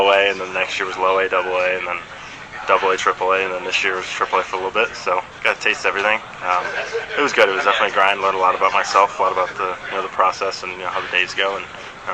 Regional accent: Aurora, Illinois, United States; also born or lived in Naperville, United States; So yeah, I was born in Naperville, grew up in Aurora, and went to high school in Oswego, so all kind of same area.

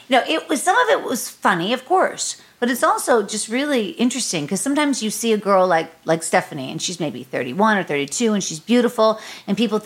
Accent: Pittsburgh, Pennsylvania, United States; Like, I grew up in Pittsburgh, so it's like that same scene, that same landscape.

